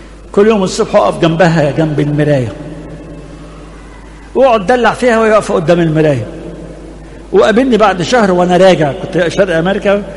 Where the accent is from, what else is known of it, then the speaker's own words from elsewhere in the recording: Egypt; احنا كمصريين محتاجين نتغير في الحته دي شويه.